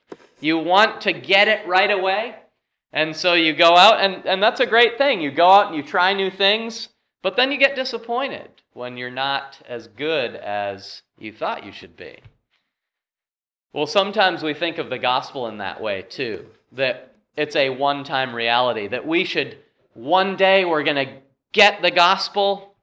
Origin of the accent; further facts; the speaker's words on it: Vermont, United States; And some of you know I grew up in Vermont, and my parents started us on skis when we were little, so I've skied for a long time